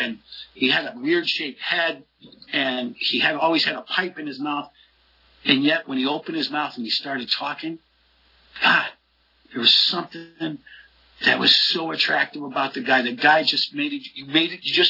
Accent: Utica, New York, United States; accent: New York; I grew up in outside of the central New York, Utica, New York, up in the country. I was a backwoods kid.

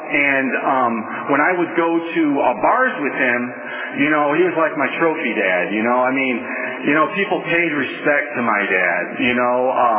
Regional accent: Toledo, Ohio, United States; I'm originally from Toledo, Ohio. It's an industrial town. It's a lot like, in its heyday, it was just like Detroit.

